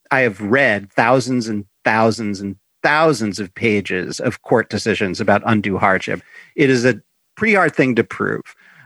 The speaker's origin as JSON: {"language": "English", "town": "Chicago", "region": "Illinois", "country": "United States", "tie": "born or raised there", "said": "So I grew up in Chicago and the Land's End catalog back then was like more of a regional phenomenon."}